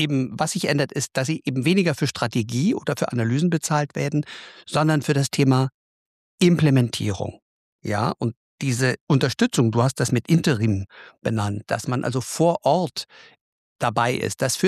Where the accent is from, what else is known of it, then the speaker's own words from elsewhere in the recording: Berlin, Germany; born there; als harter Preuße könnte man sich, ich bin ja in Berlin geboren.